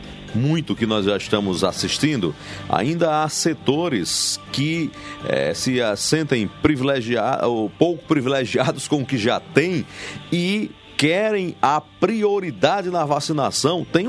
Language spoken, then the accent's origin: Portuguese; Marizópolis, Paraíba, Brazil; é de Marisópolis, a nossa República Federativa de Marisópolis, minha terra natal.